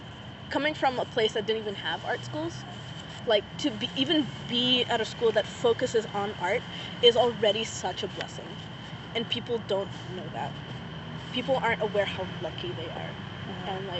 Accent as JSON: {"language": "English", "country": "Philippines", "tie": "born or raised there", "said": "People are actually surprised to see that I actually, like, grew up in the Philippines. I'm half Filipino."}